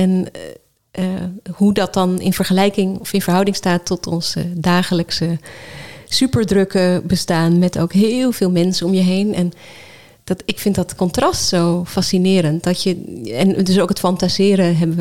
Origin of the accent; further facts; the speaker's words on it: Netherlands; het is wel veel wilder dan wij als Nederlanders zelf van gewend zijn.